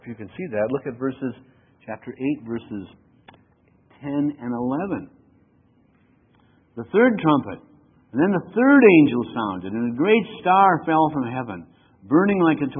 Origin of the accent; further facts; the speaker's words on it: Duluth, Minnesota, United States; I grew up in Duluth, and this Lake Superior is right there.